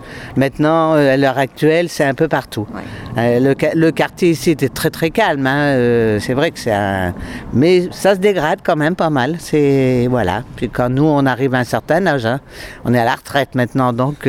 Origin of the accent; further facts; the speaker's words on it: La Rochelle, Nouvelle-Aquitaine, France; Moi je suis né à La Rochelle, mes parents étaient concierges de l'école d'abord, donc je suis là depuis tout le temps, quoi. Ça fait 15 ans que j'habite dans le bâtiment là, mais j'ai toujours habité à Portneuf, pratiquement.